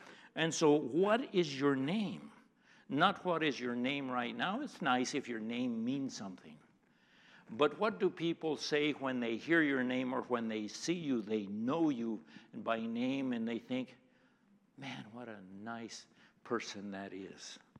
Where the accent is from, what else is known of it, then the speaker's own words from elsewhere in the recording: United States; They didn't pick me as some as a Yankee.